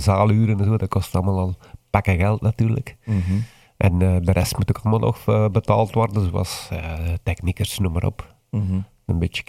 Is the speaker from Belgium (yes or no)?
yes; Kruibeke, East Flanders, Belgium; now in Boom, Belgium; Want ik ben eigenlijk afkomstig van Basel, van Kruijbeke. En ik woon ondertussen in Boom, al 6 jaar.